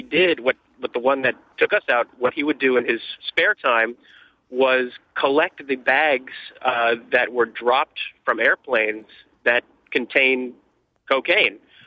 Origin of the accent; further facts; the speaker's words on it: Miami Lakes, Florida, United States; I grew up in Miami Lakes for the first 20 years of my life